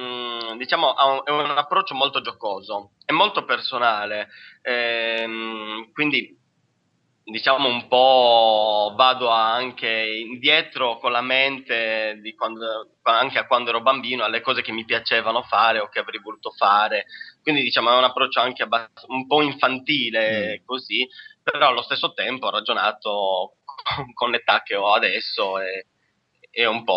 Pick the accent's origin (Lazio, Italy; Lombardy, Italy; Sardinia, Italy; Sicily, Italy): Sardinia, Italy; Desulo; moved away as an adult; now in Bologna, Italy; Mi sono trasferito a Bologna 10-11 anni fa. Io vengo dalla Sardegna, da un piccolo paesino della Sardegna chiamato Desulo, in centro Sardegna, nella Barbagia, diciamo sul Gennargentu, un paesino a 1000 metri, di 3000 persone.